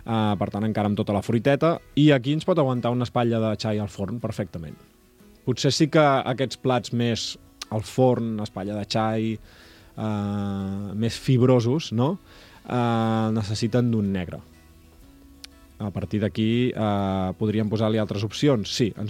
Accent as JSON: {"language": "Catalan", "town": "Sant Joan de Mediona", "region": "Catalonia", "country": "Spain", "said": "és de Sant Joan de Mediona, d'on sóc jo."}